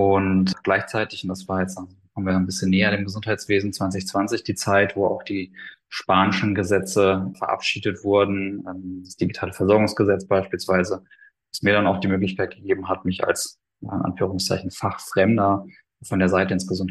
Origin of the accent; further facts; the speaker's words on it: Munich, Bavaria, Germany; Bin Münchner Kind, hier aufgewachsen, lebe hier schon sehr, sehr lange und sehr, sehr glücklich.